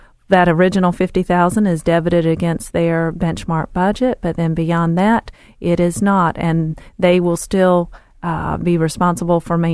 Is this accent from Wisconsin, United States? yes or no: no; North Carolina, United States; I'm from Eastern North Carolina, the land of barbecue and sweet tea, and so we have lots of diabetes and cardiovascular disease and things like that.